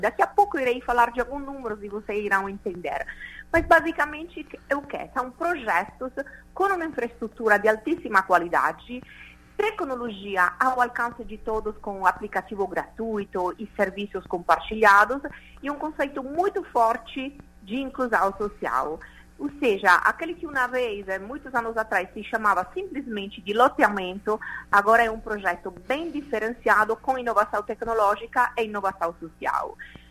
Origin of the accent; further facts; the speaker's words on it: Italy; Portuguese is a second language; moved away as an adult; now in Brazil; vocês já entenderam, né, do sotaque … não é daqui, eu moro aqui há 8 anos, brasileira adoptada, mas na realidade sou italiana.